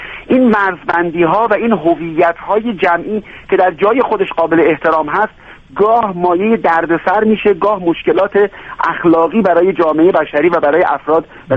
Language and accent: Persian; Iran; من ایرانی هستم